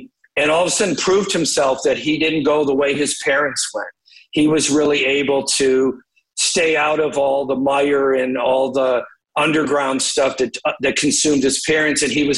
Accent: Detroit, Michigan, United States; growing up in Detroit, as you well understand

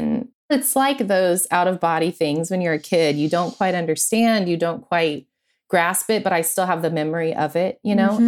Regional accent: Oklahoma, United States; born there; also born or lived in New Mexico / Missouri; And so I was born in Oklahoma and we moved back and forth from Oklahoma to New Mexico multiple times. And then we ended up in Missouri, in this very small conservative town in Missouri.

